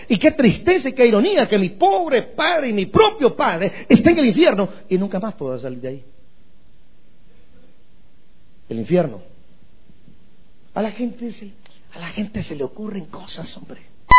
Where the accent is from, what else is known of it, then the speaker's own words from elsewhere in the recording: Guatemala; hace muchos años, ahí en mi país, en Guatemala